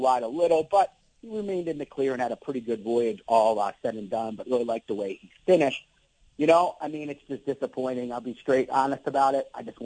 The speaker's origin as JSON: {"language": "English", "country": "United States", "said": "as an American, I just kind of do not really believe in the fact of adding on time when a sentence is served."}